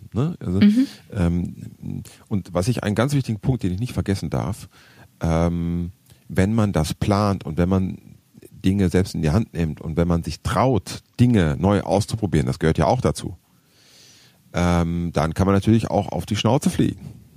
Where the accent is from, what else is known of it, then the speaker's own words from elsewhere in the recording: North Rhine-Westphalia, Germany; als Ostwestfale